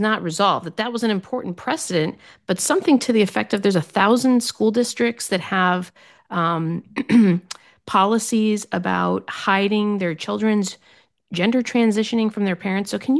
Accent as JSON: {"language": "English", "region": "Colorado", "country": "United States", "tie": "born or raised there", "said": "a universal pre-K funding program in my home state of Colorado."}